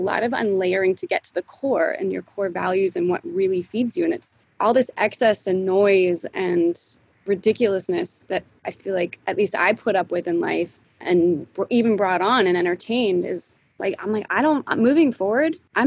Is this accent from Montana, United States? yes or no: yes; Montana, United States; also born or lived in California; I was born in California. I was born in the Bay Area. And then, funny enough, we moved to Montana. My parents said we're going on vacation. And they moved us to Montana.